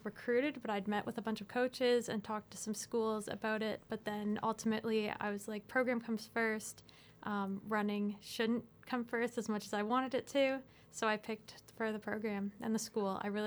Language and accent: English; Rockwood, Ontario, Canada; So I'm from Rockwood, Ontario, very small town near Guelph.